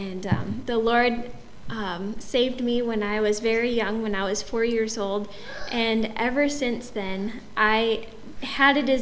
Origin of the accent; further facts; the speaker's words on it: Indiana, United States; I grew up in Northwest Indiana, and I too grew up in a Christian home.